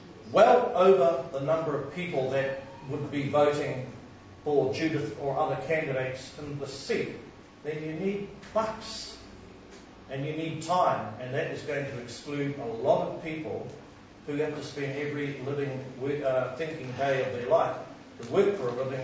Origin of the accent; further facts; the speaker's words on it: New Zealand; Now, that's just embedded as a part of being a Kiwi.